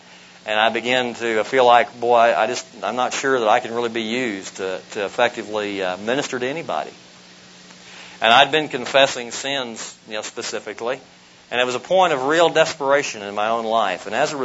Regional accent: Oklahoma, United States; Now, how I grew up in Oklahoma and became a Cleveland Indians baseball fan, I'll never know, but I did it.

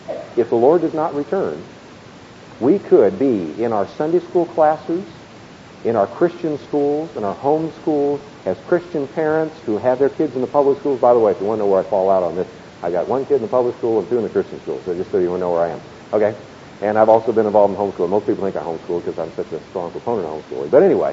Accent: Berkeley, California, United States; born there; I was born in Berkeley, so that's good.

